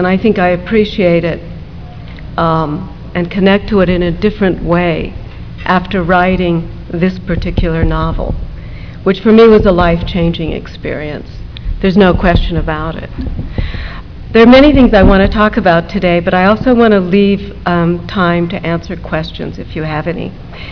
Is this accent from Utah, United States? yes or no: yes; Utah, United States; some of which were about growing up in the Mormon culture and in Utah